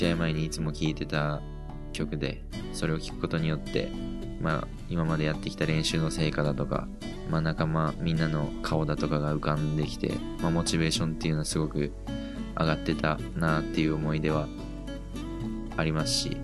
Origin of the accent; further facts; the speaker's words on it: Fukuoka, Japan; 僕は福岡出身で、福岡で育って、